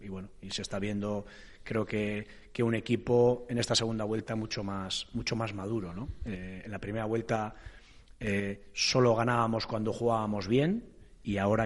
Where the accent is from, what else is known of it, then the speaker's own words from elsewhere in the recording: Elgoibar, Basque Country, Spain; Sí, a ver, yo soy del Goibar, aquí al lado.